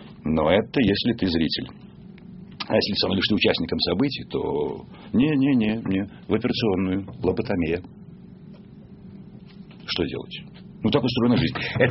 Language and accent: Russian; Belarus; Я из Белоруссии сам. Мама моя говорила с акцентом белорусским.